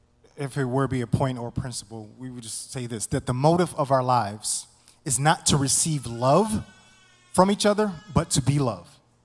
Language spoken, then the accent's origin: English; Tennessee, United States; accent: Memphis; And my Memphis accent just came out, healed, all right?